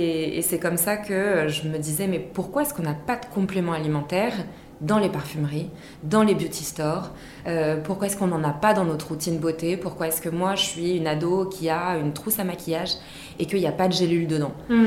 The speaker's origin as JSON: {"language": "French", "town": "Vichy", "region": "Auvergne-Rhône-Alpes", "country": "France", "tie": "born or raised there", "said": "moi j'ai grandi dans le Medi-Thermal Spa des Célestins à Vichy, qui appartenait à mes parents jusqu'à l'année dernière."}